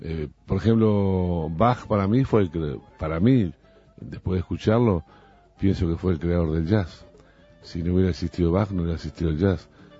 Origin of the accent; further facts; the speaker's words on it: Uruguay; y yo soy uruguaya.